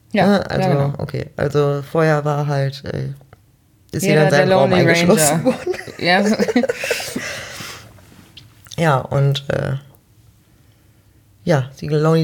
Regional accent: Mönchengladbach, North Rhine-Westphalia, Germany; Jetzt komme ich ja auch aus Mönchengladbach und die Musikszene ist war immer schon ein bisschen schwierig

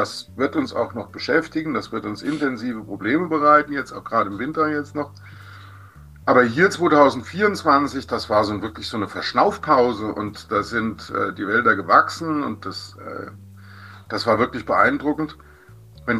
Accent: Oberwalmenach, Rhineland-Palatinate, Germany; Also meine Heimatgemeinde Oberwalmnach hat 150 Einwohner.

